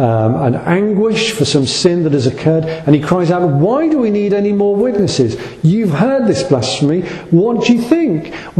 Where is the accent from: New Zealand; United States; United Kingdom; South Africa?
United Kingdom; That's how we are, isn't it, as British people?